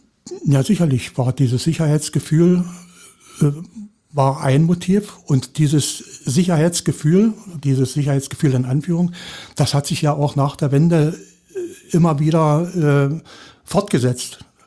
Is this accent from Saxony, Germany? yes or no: yes; Saxony, Germany; born there; Ich bin gebürtiger jetzt Sachse, wobei ich natürlich mich als Brandenburger fühle.